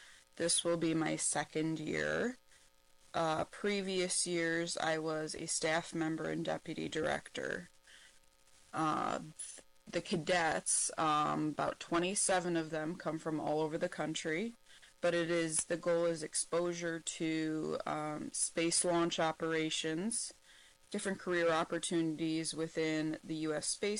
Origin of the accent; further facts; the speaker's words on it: Capron, Illinois, United States; I grew up in Capron, Illinois, not too far from the Wisconsin border.